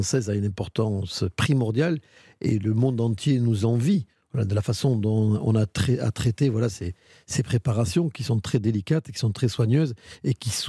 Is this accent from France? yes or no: yes; South, France; now in Paris, France; quand je suis arrivé avec mon accent aussi, le petit gars du Sud qui monte à Paris